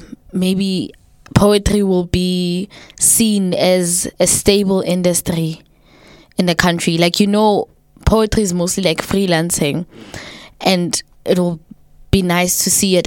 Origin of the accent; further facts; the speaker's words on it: South Africa; I'm from South Africa, just as Amr said. We are all from South Africa.